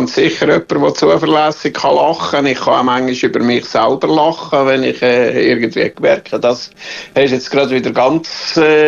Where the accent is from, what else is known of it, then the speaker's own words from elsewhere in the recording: Engelberg, Obwalden, Switzerland; Restaurant Ende der Welt in Engelberg. Das ist ein paar Meter von dort an den Weg, wo ich aufgewachsen bin.